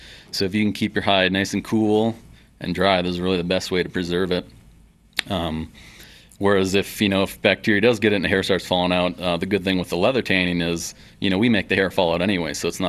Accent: Wisconsin, United States; also born or lived in Nebraska; Sure, yeah. I'm originally from Nebraska, but grew up in Wisconsin.

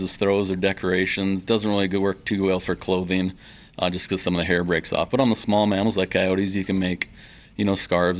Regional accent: Wisconsin, United States; also born or lived in Nebraska; Sure, yeah. I'm originally from Nebraska, but grew up in Wisconsin.

